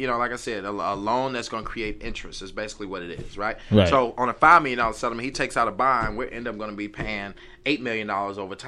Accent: Inglewood, California, United States; I'm from Inglewood.

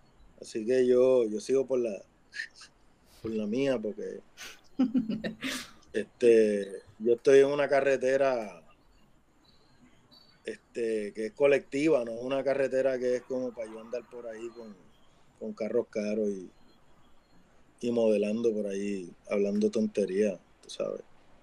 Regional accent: Carolina, Puerto Rico; yo soy de Carolina, o sea, yo soy un caco más del corillo.

